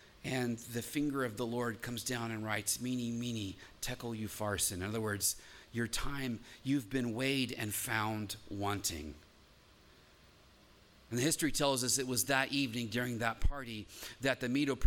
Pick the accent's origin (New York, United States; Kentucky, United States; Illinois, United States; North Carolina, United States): Illinois, United States; No, okay, well, I'm from Illinois. Apparently it's an Illinois thing.